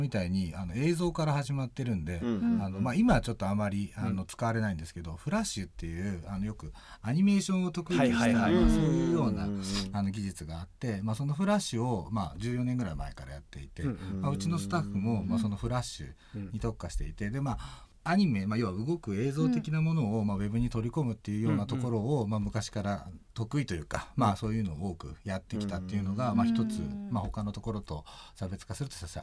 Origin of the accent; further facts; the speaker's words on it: Hokkaido, Japan; 僕もともと北海道出身 で